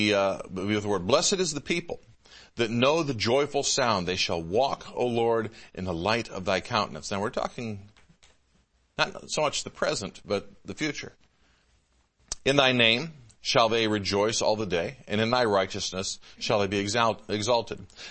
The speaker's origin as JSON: {"language": "English", "region": "Michigan", "country": "United States", "tie": "born or raised there", "said": "I grew up in Michigan, where if you stood on the roof of your house, you could see the buildings in downtown Detroit 30 miles away."}